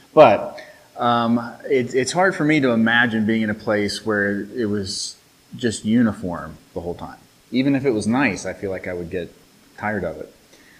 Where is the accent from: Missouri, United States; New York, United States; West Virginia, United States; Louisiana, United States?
West Virginia, United States; I've lived in Ohio for almost a decade now. Eight, nine years, somewhere around there. And I mean, I grew up in West Virginia.